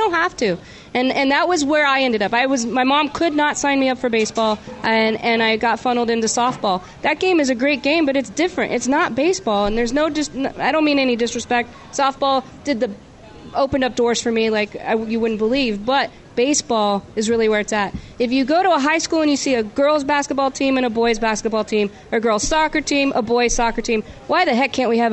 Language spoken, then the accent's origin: English; San Francisco, California, United States; now in Albany, United States; You know, I grew up in San Francisco, and I've always loved baseball, learning it first from my mom.